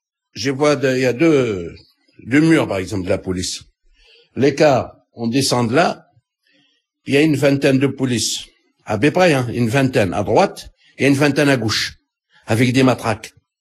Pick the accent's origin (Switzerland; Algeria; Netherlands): Algeria; J'ai dit, non, je suis algérien.